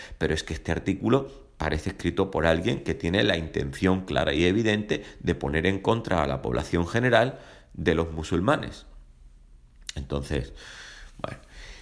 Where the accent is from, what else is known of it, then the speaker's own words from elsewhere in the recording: Spain; español, realmente es que no me importan sus opiniones.